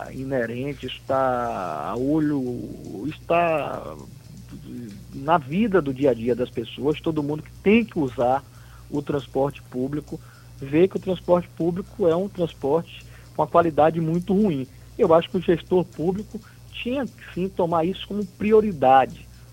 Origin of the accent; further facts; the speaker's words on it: Bahia, Brazil; porque eu sou baiano, aí em Ilhéus é onde minha família mora